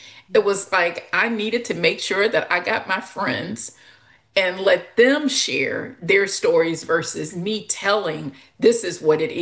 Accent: Louisiana, United States; now in Texas, United States; I am from the Deep South. I grew up in Louisiana. It's a very different culture than living here in Texas.

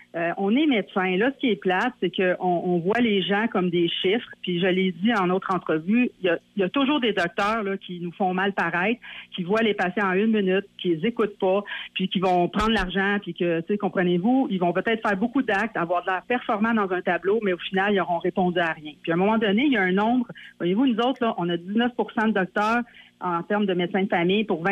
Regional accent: Montreal, Quebec, Canada; Moi, je viens de Hochelaga-Maisonneuve

